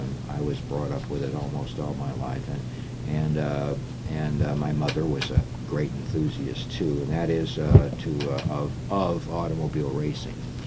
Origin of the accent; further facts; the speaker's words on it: South Bend, Indiana, United States; born there; in 1933, I was born in South Bend, Indiana, myself